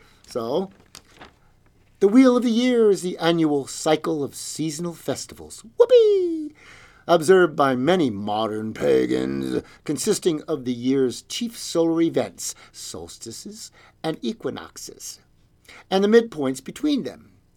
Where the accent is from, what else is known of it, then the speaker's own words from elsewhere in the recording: California, United States; But I'm from California, I say summer.